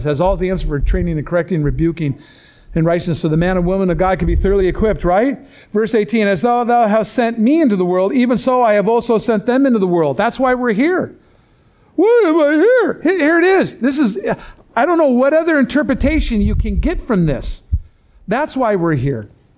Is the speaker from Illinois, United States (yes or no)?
yes; Chicago, Illinois, United States; We'll never be a Chicago, by the way. I'm from Chicago.